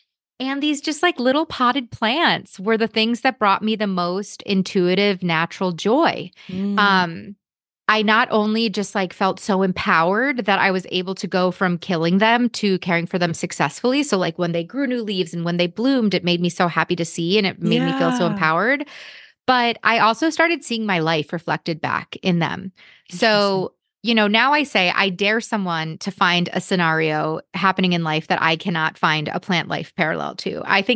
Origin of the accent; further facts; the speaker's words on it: New York, United States; I grew up in New York. I would always go to Broadway shows.